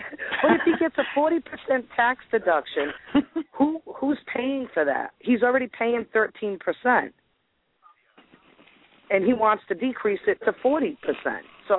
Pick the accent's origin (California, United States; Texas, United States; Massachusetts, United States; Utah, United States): Massachusetts, United States; Like I said, I'm from the Massachusetts, Rhode Island area.